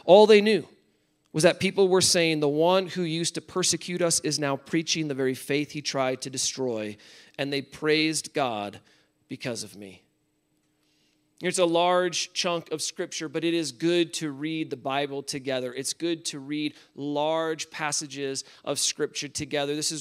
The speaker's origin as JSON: {"language": "English", "region": "Iowa", "country": "United States", "tie": "born or raised there", "said": "I grew up in Iowa. I always say Iowa is a great place to be from. Really happy to be in Colorado now, but Iowa's a great place to be from."}